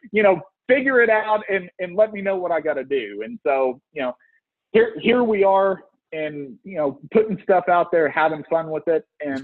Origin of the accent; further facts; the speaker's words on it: Texas, United States; He's from England. I'm from Texas.